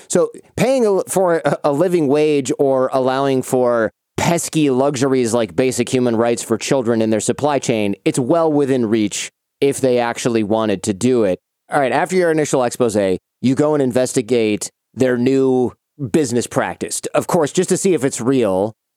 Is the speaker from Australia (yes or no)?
no; United States; And I'm saying that as an American, so I realize how hypocritical it probably sounds.